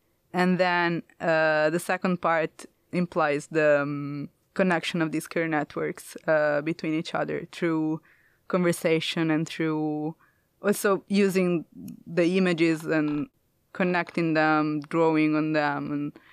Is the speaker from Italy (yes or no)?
yes; Italy; I come from Italy.